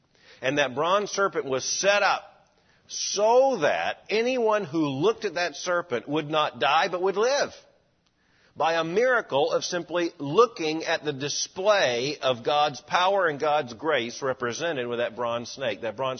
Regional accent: Florida, United States; Now, I grew up in Florida. I'm intimately acquainted with snakes.

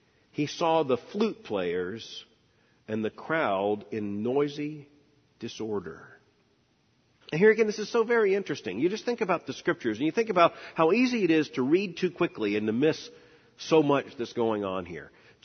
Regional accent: Florida, United States; And I'm from Florida. I don't know snow.

